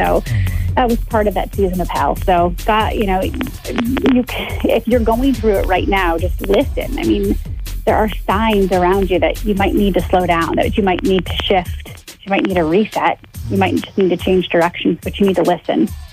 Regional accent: Michigan, United States; I grew up in Michigan, so it's a great, you know, I feel like you guys are my brothers and sisters.

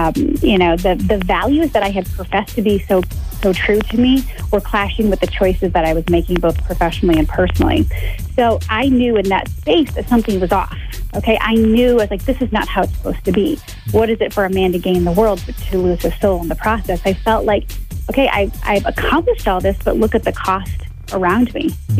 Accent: Michigan, United States; I grew up in Michigan, so it's a great, you know, I feel like you guys are my brothers and sisters.

